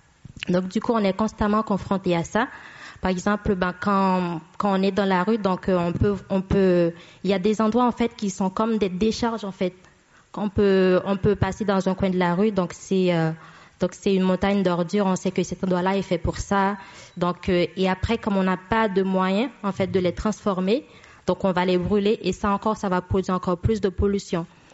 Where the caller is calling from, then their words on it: Haiti; je dirais que je parle depuis Haïti, du coup, comme je suis haïtienne